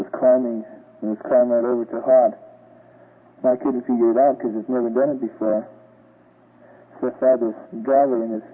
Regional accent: Alberta, Canada; from Taborn in Alberta.

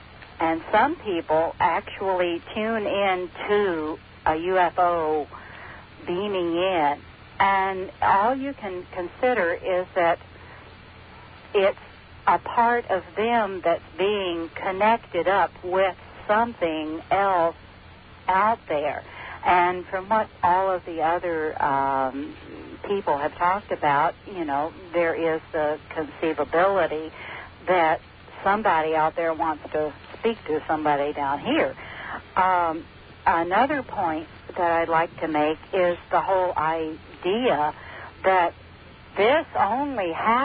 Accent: Louisville, Kentucky, United States; I grew up in Louisville, Kentucky, and I grew up with someone who was a Mormon.

